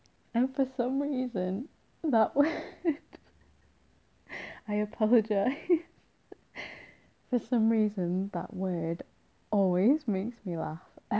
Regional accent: Midlands, United Kingdom; I won't go into specifics, but I'm basically from the middle of England, sort of thing. I'm from the Midlands, so yeah.

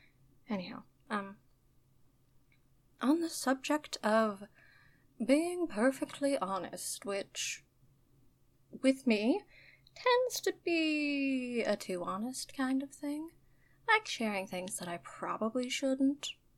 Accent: United States; although particularly in my home country of America.

